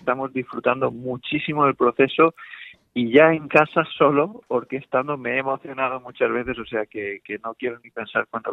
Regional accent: Aspe, Valencian Community, Spain; siendo yo también aspense y valenciano

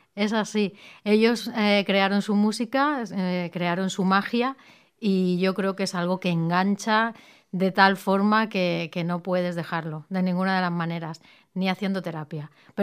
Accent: Barcelona, Catalonia, Spain; now in Aspe, Spain; Pues yo soy de Barcelona, pero ahora ya soy asperica también. Aquí vivo, ya vivo en Aspe

